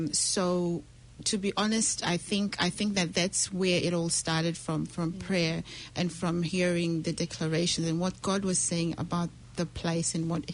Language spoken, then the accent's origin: English; Kenya; I'm from Kenya.